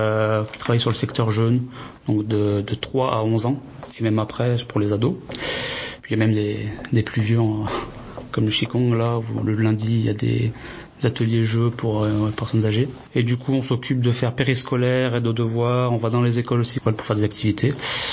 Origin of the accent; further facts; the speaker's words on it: Saint-Étienne, Auvergne-Rhône-Alpes, France; j'ai 21 ans et je viens de Saint-Étienne.